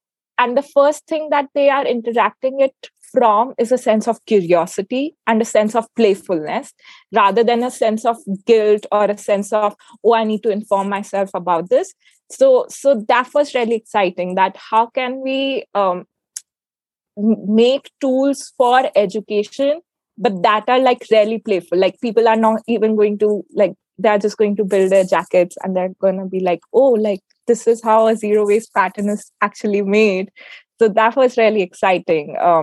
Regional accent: Jaipur, Rajasthan, India; this ancient craft that's native to Jaipur, my hometown, Bahi Khata.

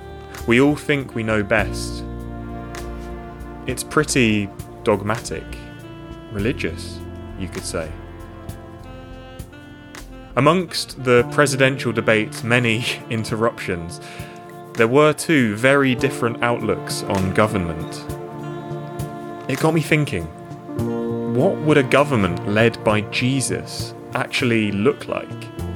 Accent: United Kingdom; As a Brit, my perspective on all this will always be as an outsider.

